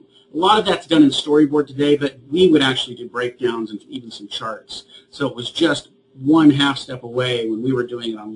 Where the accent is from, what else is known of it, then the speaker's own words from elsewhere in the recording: Oklahoma, United States; Well, I'm from Oklahoma originally, and I started drawing, gosh, my parents said ever since they could remember